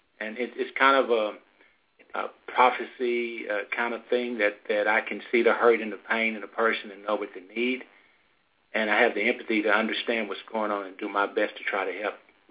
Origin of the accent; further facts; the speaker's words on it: Texas, United States; Well, I grew up in West Texas, and after graduating from college, I moved back to West Texas